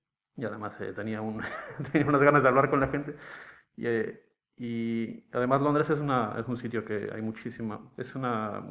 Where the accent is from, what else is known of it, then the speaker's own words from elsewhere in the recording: Mexico; also born or lived in United States; Yo nací y me crié en México. Entonces, entre México y mucho, teníamos muchísimo contacto con Estados Unidos y también estudiaba en Estados Unidos, me crié por ahí también de cosas.